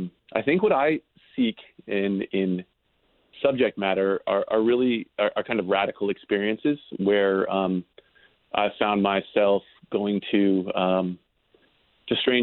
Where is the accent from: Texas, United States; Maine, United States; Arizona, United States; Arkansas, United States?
Maine, United States; Brunswick; I was working on a lobster boat at a Harpswell, not far from where I live now or where I grew up in Brunswick.